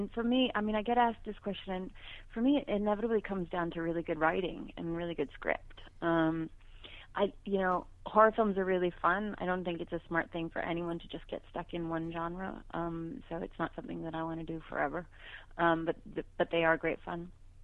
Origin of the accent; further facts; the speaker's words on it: Canada; Yeah, very. Absolutely.